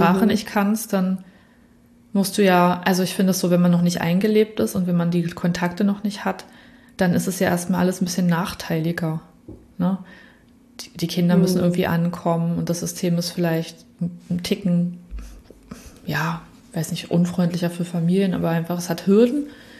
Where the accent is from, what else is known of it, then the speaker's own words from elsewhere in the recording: Berlin, Germany; Kindheit in Berlin als sehr, als ja, irgendwie war es absolut ruhig damals in Prenzlberg, in Prenzlauer Berg, also wo ich aufgewachsen bin.